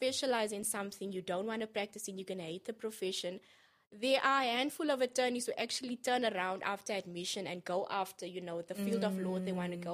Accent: South Africa; But I think as South African women, we kind of, we grow up inherently having that ability to just be strong.

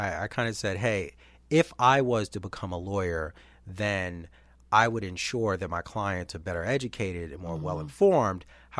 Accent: Long Island, New York, United States; I grew up in Long Island, New York, which is a suburb like any other suburb.

